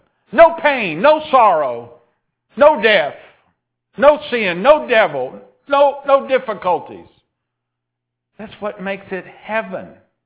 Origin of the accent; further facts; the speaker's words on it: Texas, United States; You knew I was from East Texas before you called me.